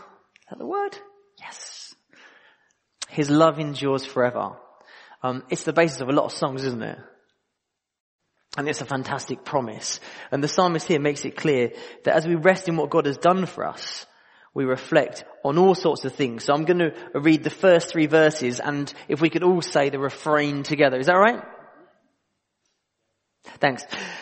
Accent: Luton, East of England, United Kingdom; accent: Luton; And I don't talk like I'm from Liverpool. I talk like I'm from Luton sometimes.

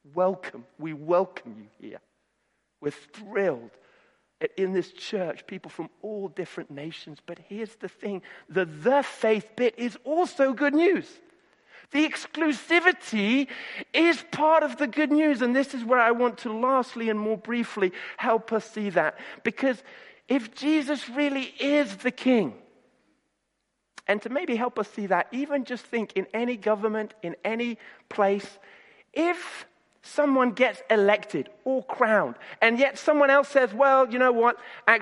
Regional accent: United Kingdom; And the thing is that we as very British people can sometimes be a bit embarrassed about that, even as Christians.

